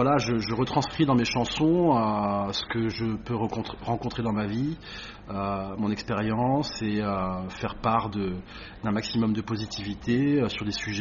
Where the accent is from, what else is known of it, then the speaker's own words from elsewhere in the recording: Chartres, Centre-Val de Loire, France; Ouais, je suis né en France, désolé. À Saint-Germain-en-Laye exactement, mais j'ai grandi du côté de Chartres, donc la cathédrale pour ceux qui connaissent.